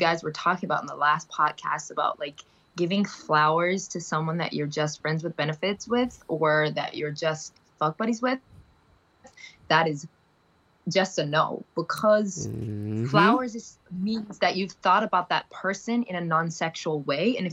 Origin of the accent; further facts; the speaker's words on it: Amsterdam, North Holland, Netherlands; I'm from Amsterdam.